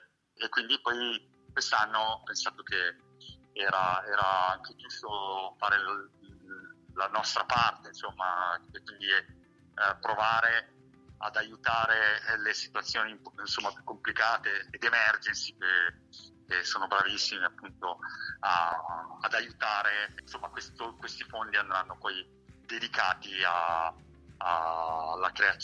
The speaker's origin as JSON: {"language": "Italian", "town": "Milan", "region": "Lombardy", "country": "Italy", "said": "Io sono milanese, quindi Milano è una città che purtroppo non ha il mare"}